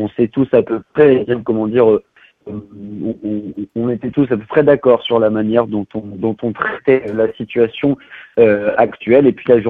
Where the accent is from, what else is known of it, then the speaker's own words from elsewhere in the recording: Belgium; comme chez nous en Belgique, comme partout en Europe